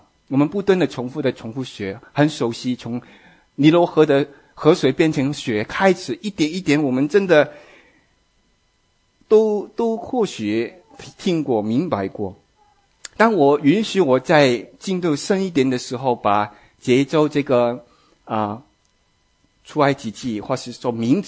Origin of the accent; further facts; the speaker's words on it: Guangdong, China; accent: Cantonese; 我们广东话一跤